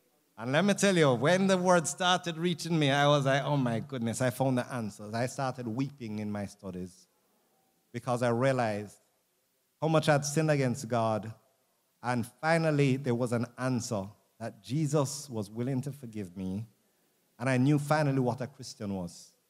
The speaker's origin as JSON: {"language": "English", "town": "Montego Bay", "region": "Saint James Parish", "country": "Jamaica", "tie": "born or raised there", "said": "carry the gospel back to where I grew up in Montego Bay."}